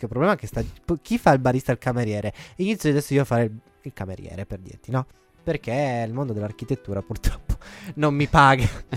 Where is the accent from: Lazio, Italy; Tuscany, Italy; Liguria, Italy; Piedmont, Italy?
Piedmont, Italy; Turin; perché io da buon torinese il caffè lo piglio tutte le ore